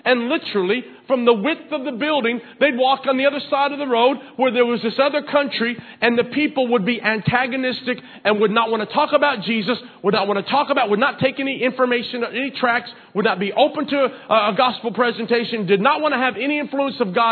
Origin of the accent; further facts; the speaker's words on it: the South, United States; if you're from the South, I grew up in the South, and not in the kind of the Mid-South, not the Deep-South.